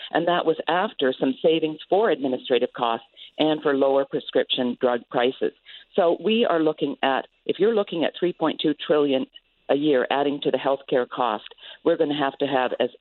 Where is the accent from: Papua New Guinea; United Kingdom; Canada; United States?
Canada; I'm Canadian.